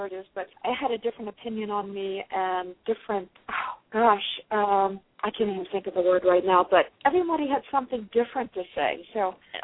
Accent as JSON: {"language": "English", "town": "Washington", "region": "District of Columbia", "country": "United States", "tie": "born or raised there", "said": "Actually, I was raised in Washington, D.C. We were from England."}